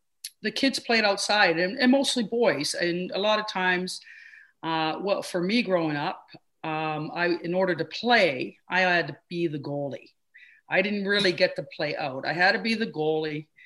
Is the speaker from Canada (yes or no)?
yes; Toronto, Ontario, Canada; I grew up in Flemington Park, which is, if you want to relate it to the States a little bit, it's a little bit like Harlem kind of in New York. But Flemington Regent Park in Toronto is the area.